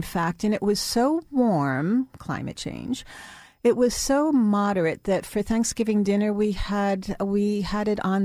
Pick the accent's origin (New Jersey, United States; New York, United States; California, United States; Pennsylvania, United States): New York, United States; Because, you know, as a New Yorker, I thought, really, do I need to spend that kind of time and money to go sleep in a tent?